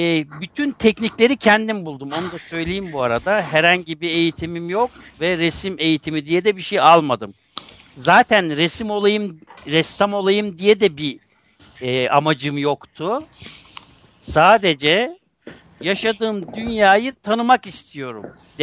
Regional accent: Istanbul, Turkey; born there; 1953 yılında İstanbul'da dünyaya geldim.

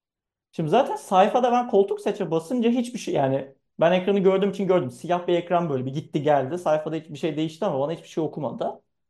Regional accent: Bursa, Turkey; işte ben Bursalıyım. Ailemin yanına gidiyorum sürekli.

